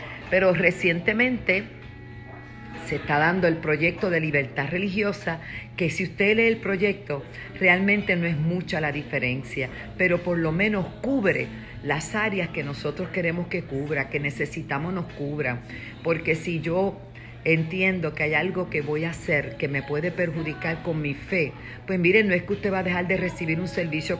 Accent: Puerto Rico; por lo que está pasando en mi país, en mi hermosa tierra Puerto Rico

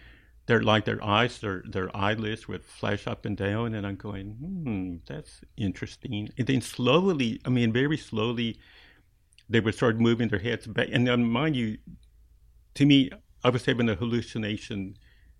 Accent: Post, Texas, United States; When I was growing up in Post, Texas, that's, you know, near Lubbock

